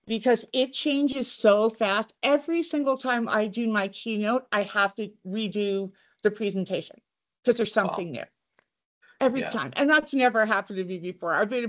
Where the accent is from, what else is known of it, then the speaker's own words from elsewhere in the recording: New Jersey, United States; You know, for me, jokingly, because I'm from New Jersey, it's a lot of people make fun of me about